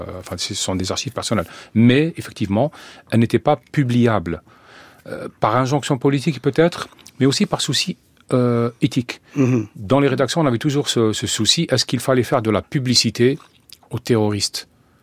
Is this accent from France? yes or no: no; Algeria; le fait d'écrire quand on est algérien sur l'Algérie, sur une tragédie algérienne